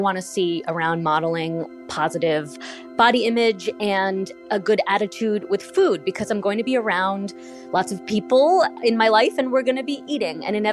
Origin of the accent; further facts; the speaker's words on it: Brooklyn, New York, United States; from Brooklyn.